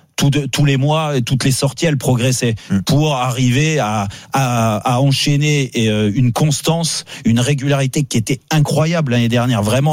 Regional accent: Paris, Île-de-France, France; en tant que Parisien et en tant que supporter depuis tout gamin de ce club.

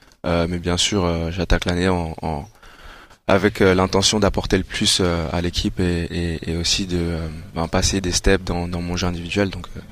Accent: Rwanda; Ouais, moi, je suis rwandais.

